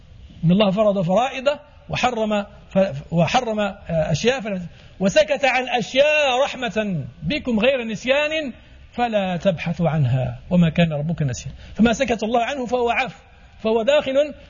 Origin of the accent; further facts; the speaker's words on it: Morocco; احنا عندنا في المغرب مثلا الناس يحلف والله والله